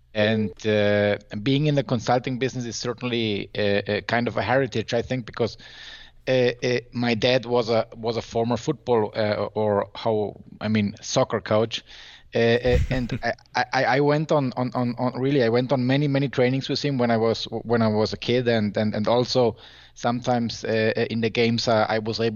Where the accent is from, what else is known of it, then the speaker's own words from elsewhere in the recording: Germany; I'm from Germany